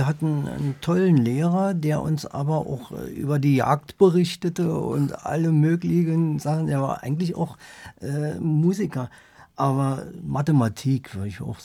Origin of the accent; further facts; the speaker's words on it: Berlin, Germany; Nein, bin eigentlich Berliner, Lichtenberg.